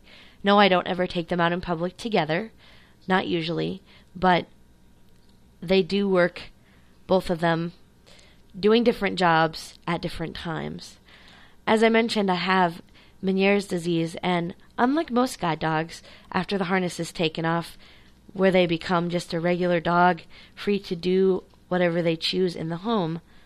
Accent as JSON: {"language": "English", "town": "New Orleans", "region": "Louisiana", "country": "United States", "lives_now": "Memphis, United States", "said": "we are evacuees from Hurricane Katrina and are going back home to New Orleans in about a week and a half."}